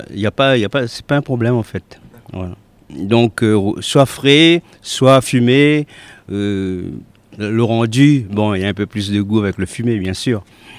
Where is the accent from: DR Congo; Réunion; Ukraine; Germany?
Réunion; now in Montpellier, France; parce que je suis réunionnais. Et tout mon parcours s'est fait à La Réunion, en cuisine traditionnelle. C'est arrivant en métropole, je suis arrivé à Montpellier.